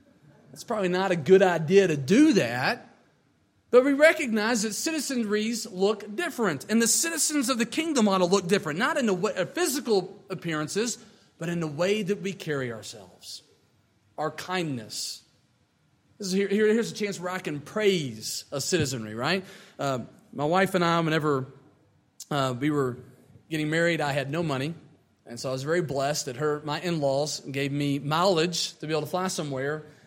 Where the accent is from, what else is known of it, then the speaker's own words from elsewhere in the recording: Kentucky, United States; because I was born and raised in Kentucky, and this outsider knew more about my commonwealth, to me a state, than I did, you know.